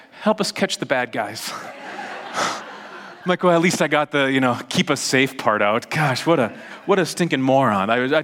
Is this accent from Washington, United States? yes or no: no; Duluth, Minnesota, United States; I grew up in Duluth, and we lived in Duluth. My wife and I lived in Duluth until we had our oldest daughter, who's going to be 16 next month. And so we've lived in the cities for over 15 years now.